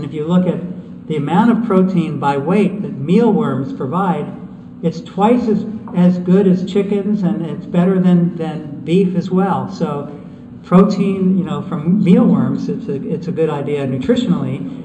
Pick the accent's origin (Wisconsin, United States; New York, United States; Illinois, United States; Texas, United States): Wisconsin, United States; And because I'm from Wisconsin, we wanted to be conservative, just in the summertime, okay?